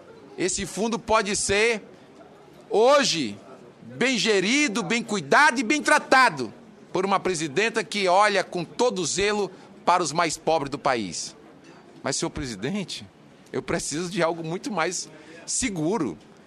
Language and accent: Portuguese; Ceará, Brazil; quem vai decidir o investimento lá no meu estado, do Ceará, é um órgão gestor do fundo.